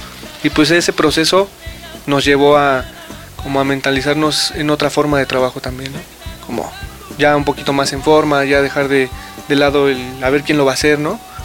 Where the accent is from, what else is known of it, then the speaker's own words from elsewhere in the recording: Mexico; como tratar de decir que somos de México, somos un producto hecho en México